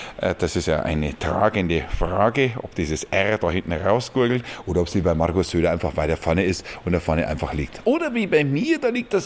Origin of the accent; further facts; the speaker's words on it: Kaufbeuren, Bavaria, Germany; also born or lived in Ammersee / Lager Lechfeld; Geboren bin ich am Ammersee. Dann sind wir umgezogen nach Lager Lechfeld, also ein Bundeswehrstandort. Und von dort dann nach Kaufbeuren irgendwann.